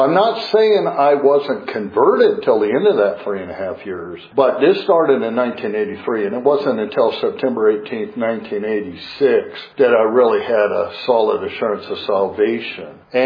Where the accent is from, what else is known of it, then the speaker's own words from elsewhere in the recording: Montana, United States; You have to remember, New York City is 10,000 times bigger than the city that I grew up in Montana.